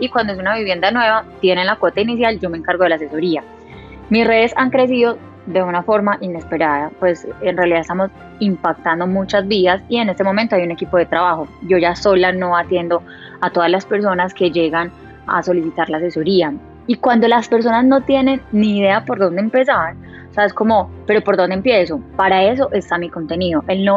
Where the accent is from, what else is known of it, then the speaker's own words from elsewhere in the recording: Granada, Antioquia, Colombia; born there; Porque yo nací en Granada, Antioquia. Es un pueblo al oriente de Antioquia, a 1 hora y media de Medellín.